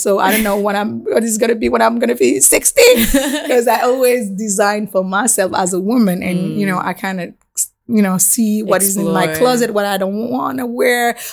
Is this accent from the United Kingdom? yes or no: no; Senegal; also born or lived in Congo; I was not even born in my own country. Mm. I was born in Congo. So I was deeply African before I was Senegalese.